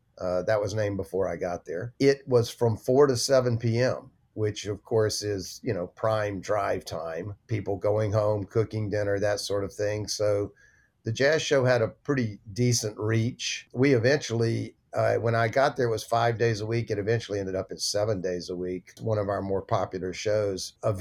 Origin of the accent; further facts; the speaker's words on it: Atlanta, Georgia, United States; I grew up in Atlanta, Georgia.